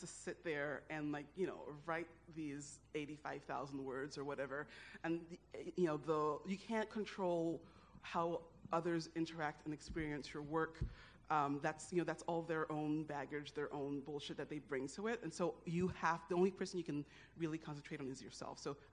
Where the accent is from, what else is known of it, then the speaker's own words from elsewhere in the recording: Nigeria; things that are expected of me as a Nigerian woman